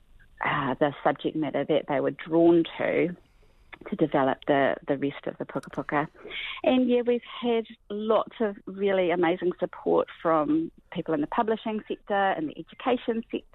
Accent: Christchurch, Canterbury, New Zealand; I grew up in Christchurch, which was another stronghold of our whānau

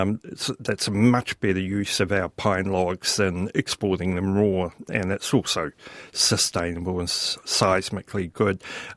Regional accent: Mahia, Hawke's Bay, New Zealand; I grew up on Mahia Peninsula, and when I go home now, most people choose to drive an hour to Gisborne, where there's more, rather than half an hour to Wairoa

